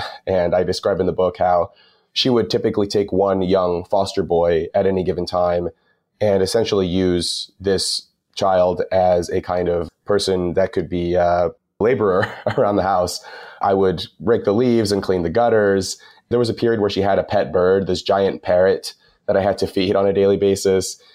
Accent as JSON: {"language": "English", "town": "Los Angeles", "region": "California", "country": "United States", "tie": "born or raised there", "said": "I was born in Los Angeles."}